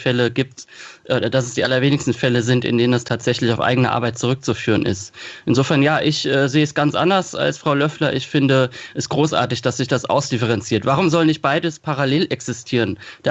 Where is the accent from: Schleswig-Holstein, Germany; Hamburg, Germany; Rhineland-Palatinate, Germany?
Rhineland-Palatinate, Germany; Kaiserslautern; Und in Kaiserslautern, wo ich herkomme, wo das Buch auch spielt